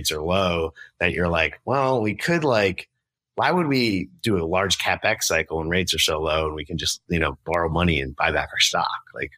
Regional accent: Ridgewood, New Jersey, United States; my hometown is Ridgewood, New Jersey. It's like a little suburb in New York City.

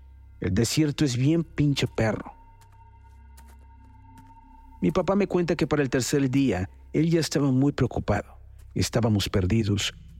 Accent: Charcas, San Luis Potosí, Mexico; Mi familia y yo somos de Charcas. Es un pueblo muy chico que está de paso por la carretera que va de San Luis a Matehuala.

